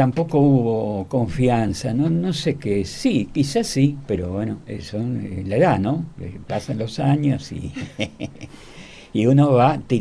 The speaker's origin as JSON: {"language": "Spanish", "region": "Buenos Aires", "country": "Argentina", "said": "soy porteño, ¿qué voy a hacer? No conozco otra"}